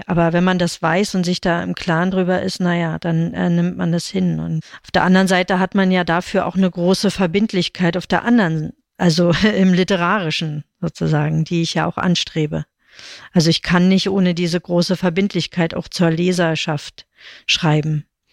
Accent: East Germany, Germany; So wie ich ja auch als Ostdeutsche nicht meine Vergangenheit verlassen kann

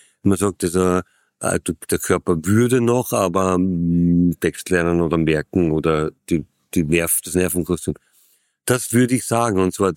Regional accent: Austria; Und du bist als Österreicher schon was gewohnt, was Berge und so.

